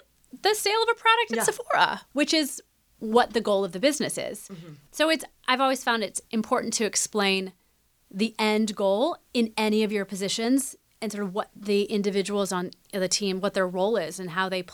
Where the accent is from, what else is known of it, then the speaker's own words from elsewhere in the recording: Midwest, United States; Because like you and I, growing up in the Midwest